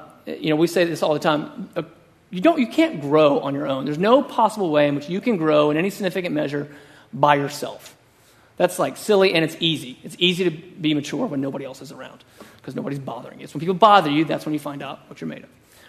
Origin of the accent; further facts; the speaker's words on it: Texas, United States; We're from West Texas.